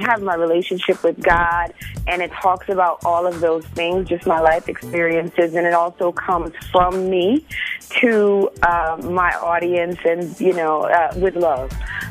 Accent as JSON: {"language": "English", "town": "New Orleans", "region": "Louisiana", "country": "United States", "tie": "born or raised there", "said": "Well, I grew up in New Orleans, beautiful city, total Saints fan."}